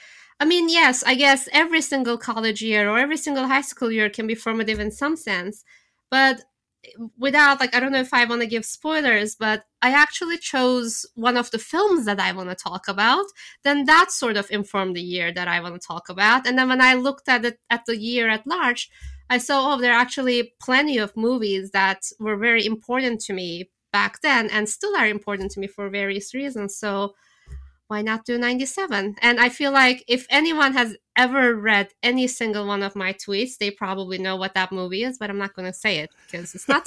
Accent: Turkey; moved away as an adult; now in United States; I was living in Istanbul. I'm from Turkey. I'm Turkish, and I didn't actually move to the States until I was 22 to go to grad school. And then years passed. I'm 46 now.

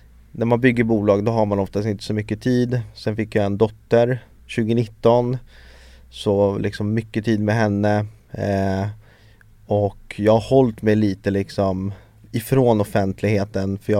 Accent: Haninge, Stockholm County, Sweden; also born or lived in Sundsvall; Jag föddes i Sundsvall. Ett år flyttade vi till Stockholm och då föddes min brorsa. Så det är kort om min rötter. Uppvuxen i Jobro, Haninge.

